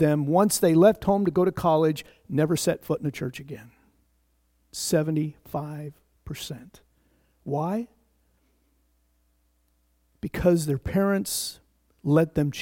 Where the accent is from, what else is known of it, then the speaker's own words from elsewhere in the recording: Pendleton, Oregon, United States; I thought about growing up in Pendleton, Oregon, in my early days, having to go to church.